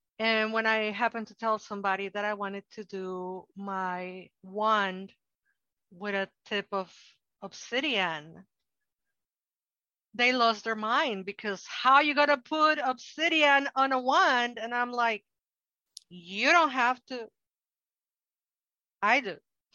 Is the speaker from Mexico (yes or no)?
yes; Mexico; I'm Mexican from Mexico.